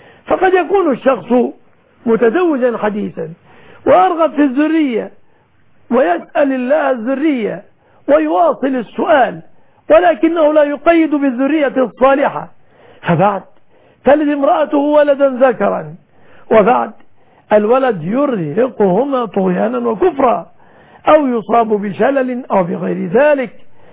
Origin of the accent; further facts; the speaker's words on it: Egypt; بلادنا مصر